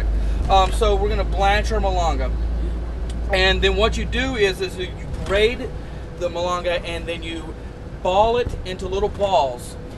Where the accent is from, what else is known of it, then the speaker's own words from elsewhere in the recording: Louisiana, United States; because we're from Louisiana, right?